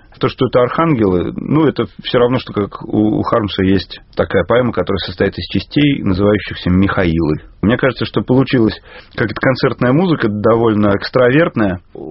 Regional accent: Saint Petersburg, Russia; Просто я же из Питера, поэтому для меня Достоевский – это практически народный персонаж.

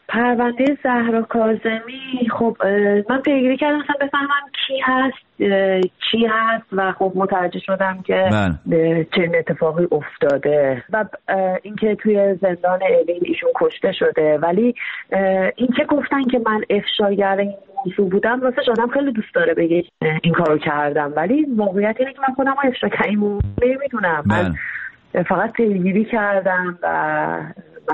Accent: Tabriz, East Azerbaijan, Iran; moved away as an adult; now in Atlanta, United States; من روزنامه نگارم، همین بچه تبریزم، الان هم دانشجوی ژورنالیسم هستم در آتلانتا.

